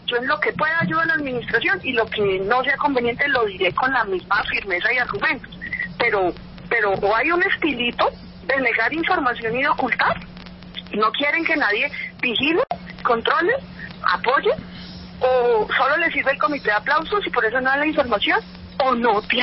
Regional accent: Bogotá, Colombia; porque vengo de Bogotá, pues tengo el contexto

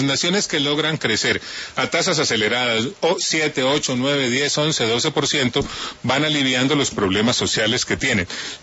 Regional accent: Colombia; como un colombiano de bien

